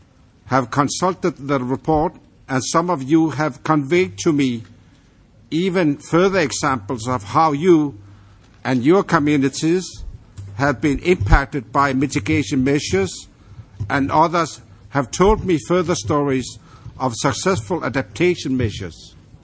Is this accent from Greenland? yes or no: yes; Greenland; I am from Greenland, where the ice cap is melting at an unprecedented rate